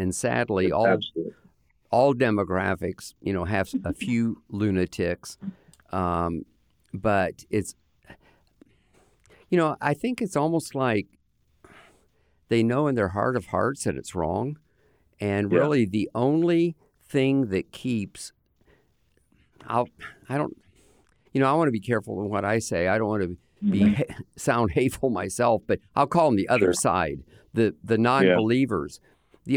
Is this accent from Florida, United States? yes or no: yes; Lakeland, Florida, United States; but I grew up in Lakeland, which is not too far from you. And my father was a professor at Southeastern University.